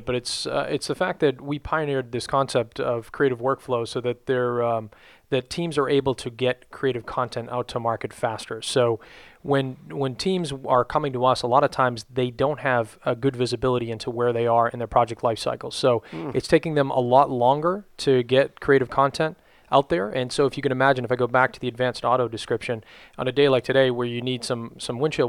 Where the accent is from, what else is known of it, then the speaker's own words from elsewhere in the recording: Boston, Massachusetts, United States; I'm actually originally from Boston